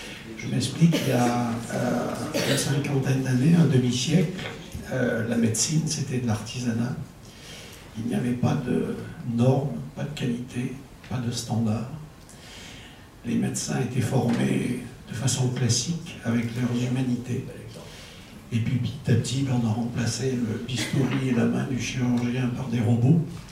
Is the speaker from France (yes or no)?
yes; Brittany, France; now in Rennes, France; j'habite juste à côté de Cesson-Sévigné, qui a été cité tout à l'heure par Laurent Davzy. Ils m'ont dit j'habite à Rennes, je suis breton.